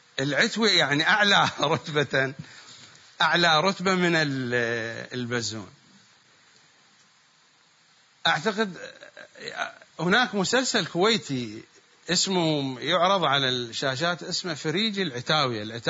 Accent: Iraq; accent: Iraqi; في اللهجة في لهجتنا العراقية

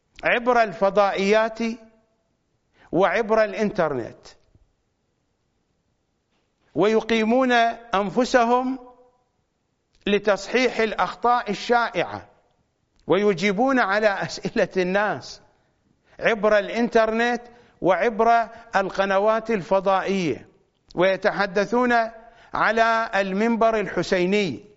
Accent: Iraq; accent: Iraqi; هسه أنا قدمت لكم درزا بلهجتنا العراقية

